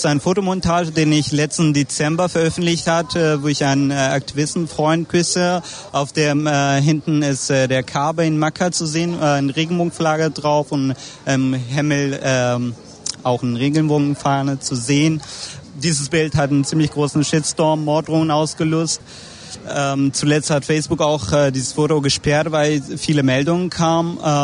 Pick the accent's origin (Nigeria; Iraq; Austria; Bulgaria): Iraq; North Iraq; Ich komme aus dem Nordirak.